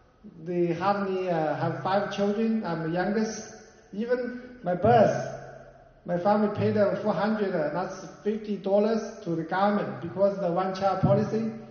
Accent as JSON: {"language": "English", "country": "China", "tie": "born or raised there", "second_language": "English", "said": "I grew up in China, which our government don't like the Christianity, obviously. I will say it's a pagan culture."}